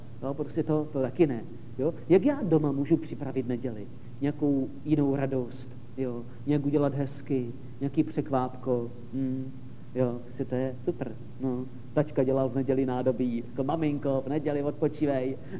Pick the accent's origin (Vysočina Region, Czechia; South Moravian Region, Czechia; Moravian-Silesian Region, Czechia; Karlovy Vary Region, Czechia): South Moravian Region, Czechia; Soběšice; My jsme ještě neměli auto, já jsem ze Soběšic, takže autobusem do Útěchova